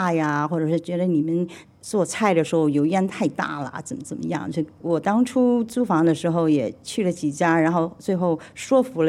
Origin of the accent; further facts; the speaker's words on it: Hong Kong; also born or lived in United States; 我是香港长大的。我后来又去美国深造